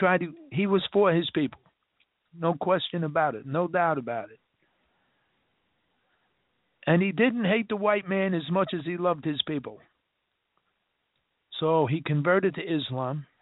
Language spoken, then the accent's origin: English; New York City, New York, United States; I grew up in Harlem. And Malcolm X was murdered 20 blocks from my house.